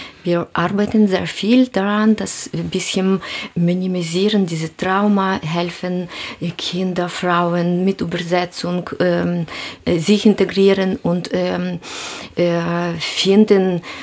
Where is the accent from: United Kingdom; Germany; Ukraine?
Ukraine; German is a second language; Ich bin sehr aufgeregt, weil das ist sehr tut weh, mein Herz, und weil das ist meine Heimat.